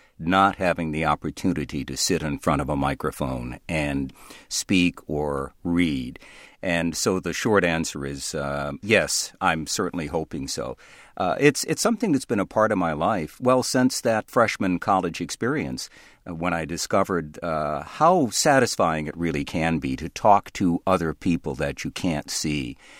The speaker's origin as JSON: {"language": "English", "town": "New Bedford", "region": "Massachusetts", "country": "United States", "tie": "born or raised there", "accent": "New Bedford", "said": "I grew up in New Bedford, and as you said, because so many members of my family are from Provincetown, some still live there, and in Truro, I would spend many summers there, too. And I grew up with that New Bedford accent"}